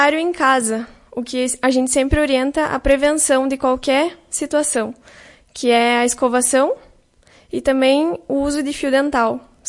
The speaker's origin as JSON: {"language": "Portuguese", "town": "Caseiros", "region": "Rio Grande do Sul", "country": "Brazil", "tie": "born or raised there", "said": "Eu sou natural de Caseiros, uhum."}